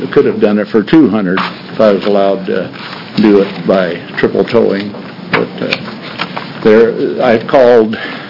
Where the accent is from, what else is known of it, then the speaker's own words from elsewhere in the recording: Fairview, United States; from Fairview, and this is my senator